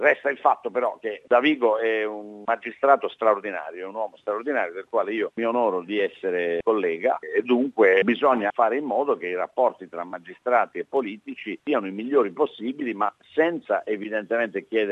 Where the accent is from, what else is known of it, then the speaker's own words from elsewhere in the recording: Bari, Apulia, Italy; la città di Bari, io sono di Bari